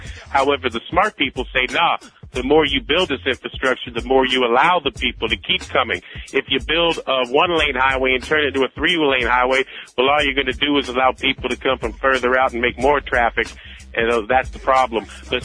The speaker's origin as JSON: {"language": "English", "town": "Cleveland", "region": "Ohio", "country": "United States", "tie": "born or raised there", "also_born_or_lived": "New York City, United States", "said": "Well, yeah, I grew up in Cleveland. You know, it's cold as far, you know, it's very cold and very uncultural"}